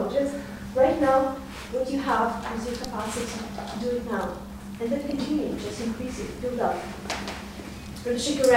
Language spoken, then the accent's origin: English; Russia; because I'm originally from Russia, so I didn't grow up in that society.